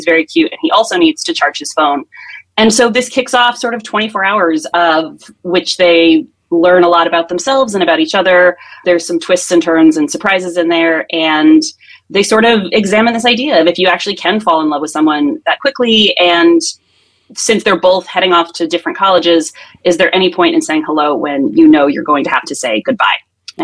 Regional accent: East Coast, United States; now in California, United States; I'm from the East Coast. I live in California now.

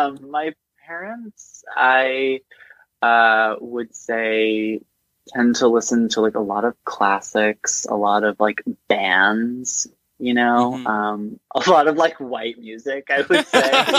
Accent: Houston, Texas, United States; as a kid, I mean, growing up in Houston, I feel like I was always kind of exposed to R&B music

